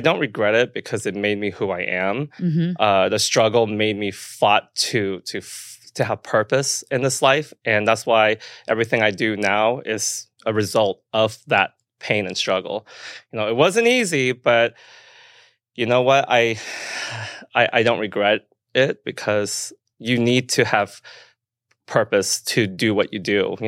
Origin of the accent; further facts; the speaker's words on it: Tulsa, Oklahoma, United States; I'm first generation in America, and in the U.S. I was born in Tulsa, Oklahoma.